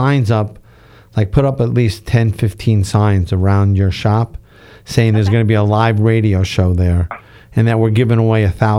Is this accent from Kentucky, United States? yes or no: no; New York, United States; accent: New York; you notice how I say coffee? That's how you know I'm from New York, right? That's the one word that gives it away, coffee, right?